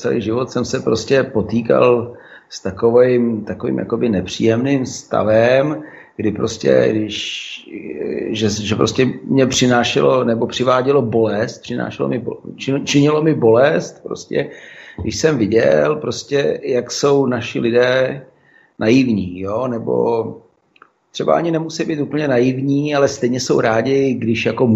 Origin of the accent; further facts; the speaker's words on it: Russia; moved away; No, já jsem strávil mladí dětství v Rusku.